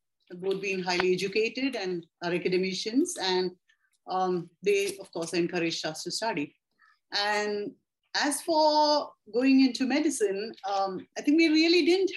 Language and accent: English; Thiruvananthapuram, Kerala, India; I was brought up mostly in Trivandrum, which is the capital of Kerala, one of the states in southern India.